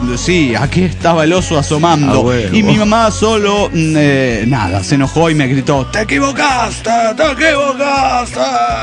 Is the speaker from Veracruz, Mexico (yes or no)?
no; Guadalajara, Jalisco, Mexico; de Guadalajara, Jalisco, México.